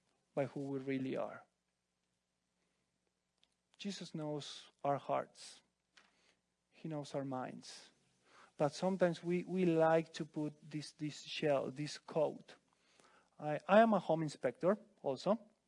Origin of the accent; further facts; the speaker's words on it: Argentina; I said, I don't live here. I'm from Argentina, but my home is somewhere else. So I'm just here to see family.